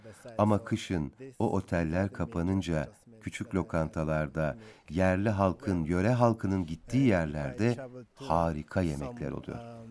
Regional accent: Jamaica; Turkish is a second language; hemen soruyorlar, "Nerelisin?" diye. "Jamaikalıyım" deyince şaşırıyorlar.

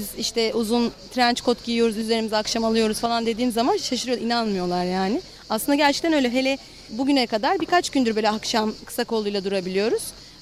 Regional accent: Abana, Kastamonu, Turkey; Biz küçüklüğümüzden beri her yıl Abana'ya geliyoruz. Ben hem buralıyım.

